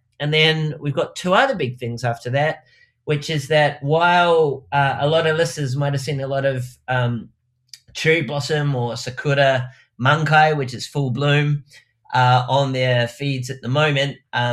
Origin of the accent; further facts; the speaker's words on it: New Zealand; I'm sure listeners know that I come from New Zealand